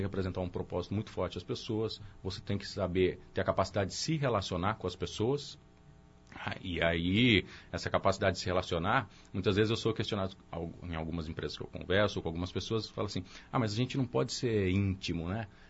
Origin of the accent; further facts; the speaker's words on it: Campinas, São Paulo, Brazil; Eu sou nascido e criado aqui em Campinas. Então, é minha cidade natal e a cidade que eu vivi durante 5 anos e meio entre Cosmópolis, aqui pertinho também.